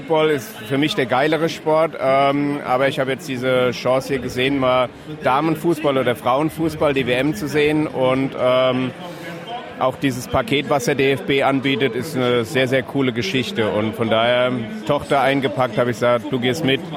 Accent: Kaiserslautern, Rhineland-Palatinate, Germany; Also ich bin auf dem Betzenberg groß geworden, so 300 Meter vom Stadion.

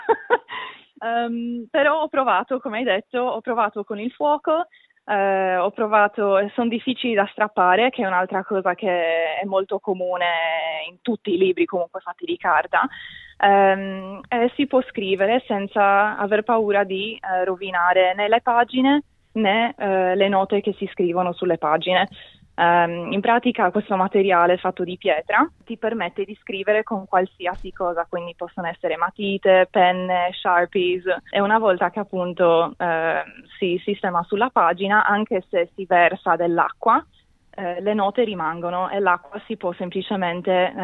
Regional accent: Sardinia, Italy; moved away as an adult; now in Australia; io sono della Sardegna, vicino a Cagliari.

